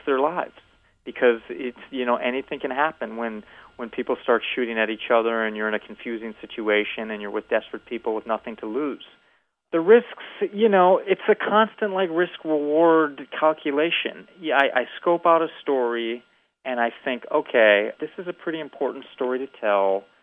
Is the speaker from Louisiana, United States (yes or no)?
no; Evanston, Illinois, United States; I grew up in Evanston, Illinois. My dad was a lawyer. I went to a good college.